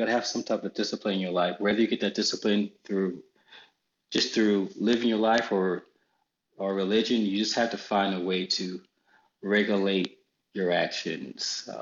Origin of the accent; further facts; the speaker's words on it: United States; Because one thing about being an American is we live a life